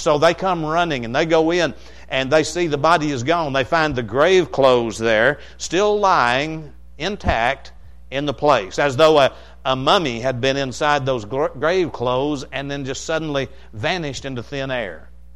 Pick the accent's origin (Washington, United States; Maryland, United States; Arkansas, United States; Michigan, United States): Arkansas, United States; I like to tell stories about growing up in Izard County, Arkansas. We were deep in the sticks. It doesn't get any stickier than where I grew up. We were hillbillies to the core.